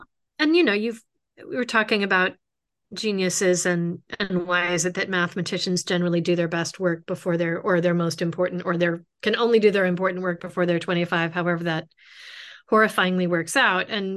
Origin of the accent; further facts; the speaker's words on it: Berkeley, California, United States; since I was raised in Berkeley, California in the 70s